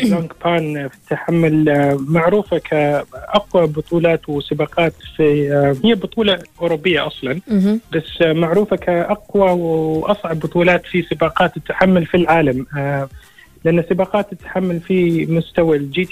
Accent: Oman; وجودي أنا في السيارة سائق عماني

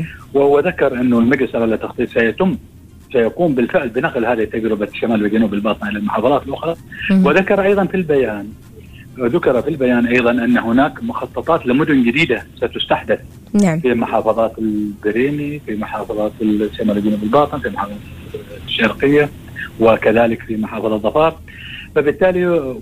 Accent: Oman; نحن أصلا كعمانيين

